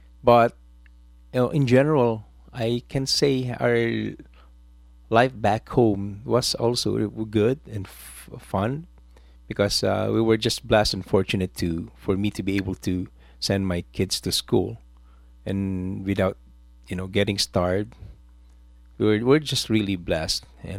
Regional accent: Manila, Metro Manila, Philippines; now in Canada; I originally came from the Philippines, and I grew up in Manila.

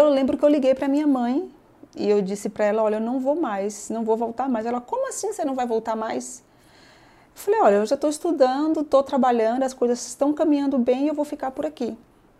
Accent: Bahia, Brazil; moved away; Quando eu vim da Bahia para cá, eu queria estudar, né?

